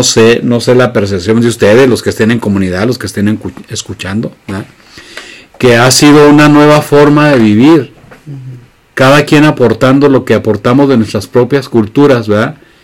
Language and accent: Spanish; Mexico; Como mexicano le digo